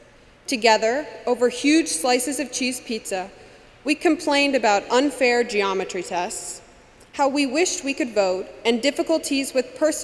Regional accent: New York City, New York, United States; It can be very overwhelming growing up in New York City, surrounded by so many people in need.

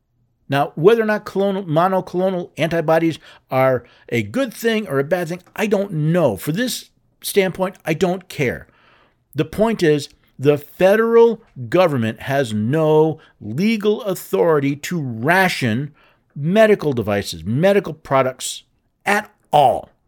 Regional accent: Tennessee, United States; Senator Marsha Blackburn of Tennessee. That's right, my home state.

